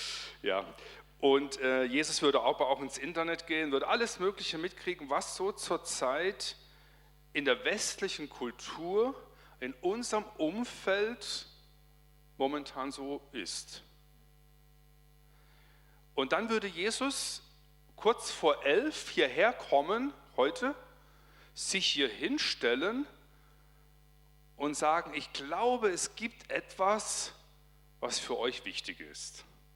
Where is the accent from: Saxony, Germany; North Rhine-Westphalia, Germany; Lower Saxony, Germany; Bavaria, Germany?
Bavaria, Germany; Kempten; Ja, ich komme aus Kempten im Allgäu